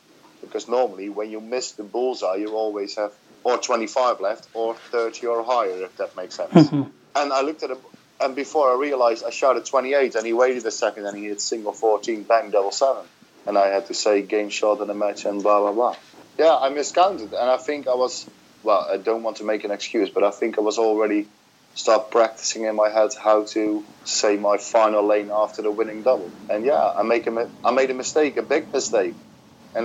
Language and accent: English; Netherlands; English is a second language; I'm from Holland and it's the Dutch Open